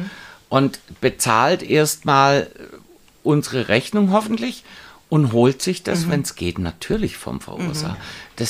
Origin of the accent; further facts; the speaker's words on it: Munich, Bavaria, Germany; wir haben da als Münchner den Ruf, dass wir uns da sehr stur an unsere eigenen Vorgaben halten